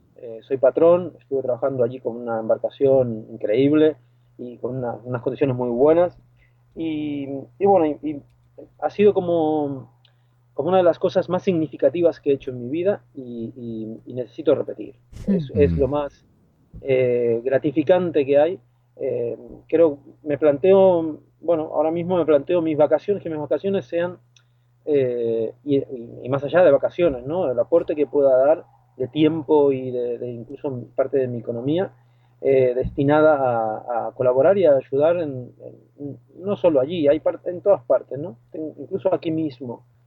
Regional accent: Argentina; moved away; yo vine aquí en el 2002 y claro, en Europa se planteó una crisis y claro, yo vengo de Argentina, toda mi vida he vivido en crisis.

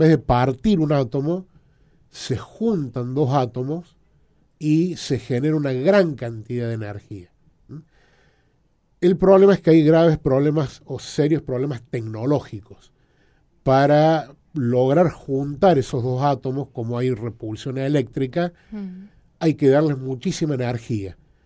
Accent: Argentina

